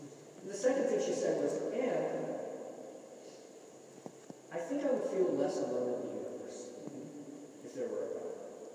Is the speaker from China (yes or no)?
yes; China; I grew up in China